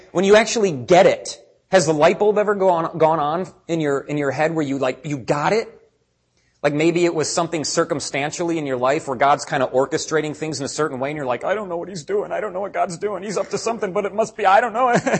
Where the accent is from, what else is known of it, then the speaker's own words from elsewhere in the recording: Chicago, Illinois, United States; born there; I'm like, that's why I was born in Chicago.